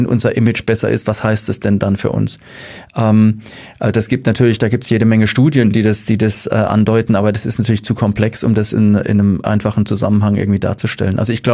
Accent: Mannheim, Baden-Württemberg, Germany; Also es war immer so, man wurde immer angeschaut, als hätte man Lepra, wenn man gesagt hat, man kommt aus Mannheim.

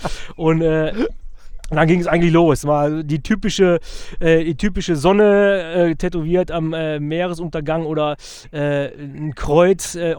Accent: Bottrop, North Rhine-Westphalia, Germany; born there; Ich bin geboren in Bottrop, ja.

